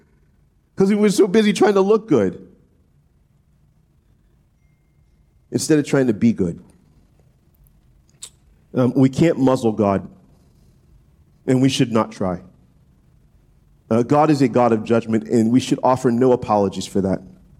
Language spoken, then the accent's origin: English; New Orleans, Louisiana, United States; I grew up in New Orleans. Trust me, we saw our fair share of street preachers because we're known as one of the cities that kind of flaunts its sin.